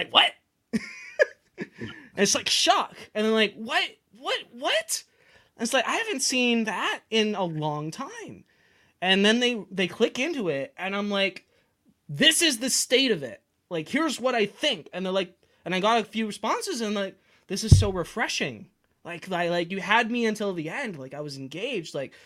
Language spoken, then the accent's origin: English; Canada; I'm not an American, right? I'm a Canadian